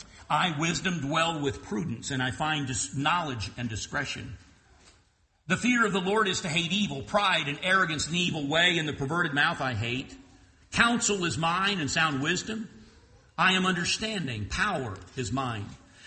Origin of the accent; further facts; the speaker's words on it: Florida, United States; When I grew up in Central Florida